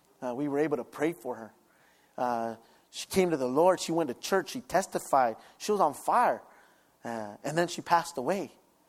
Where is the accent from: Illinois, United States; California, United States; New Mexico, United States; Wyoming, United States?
California, United States; Cathedral City; I grew up here in Cathedral City. I went to school with Jesse Sanchez.